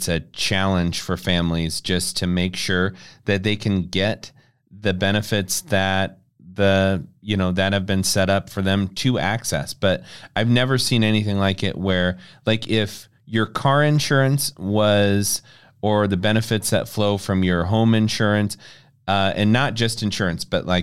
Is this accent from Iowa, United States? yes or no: yes; Harlan, Iowa, United States; it's kind of like driving in my hometown of Harlan, Iowa.